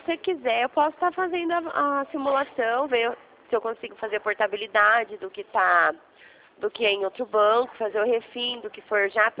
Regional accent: Rio Claro, São Paulo, Brazil; Eu sou de Rio Claro, tá?

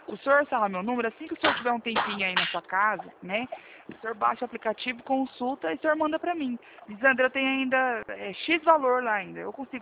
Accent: Presidente Prudente, São Paulo, Brazil; Eu sou daqui de Presidente Prudente, interior de São Paulo.

